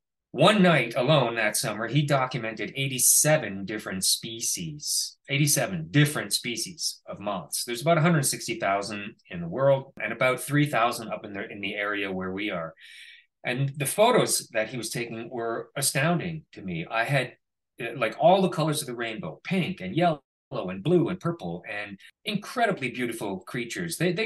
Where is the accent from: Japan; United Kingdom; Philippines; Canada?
Canada; now in New York City, United States; My family has a cottage in Canada. I'm Canadian.